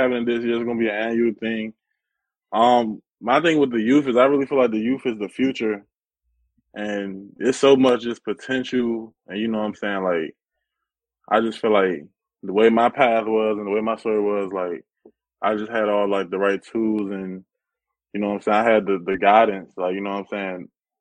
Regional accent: Washington, District of Columbia, United States; I'm from Washington, D.C., and I moved to Maryland. So it's like that area, like, we real big on sports, and, like, it's real competitive.

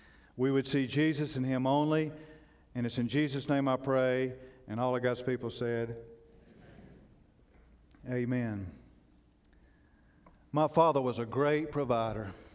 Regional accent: Asheville, North Carolina, United States; I'm from Asheville, North Carolina. We'd either go to Gatlinburg or Myrtle Beach, 2 weeks every year.

